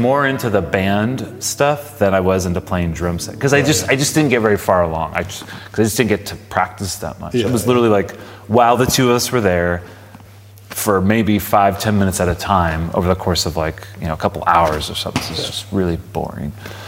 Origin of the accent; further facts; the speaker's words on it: Palm Springs, California, United States; So I grew up in Palm Springs.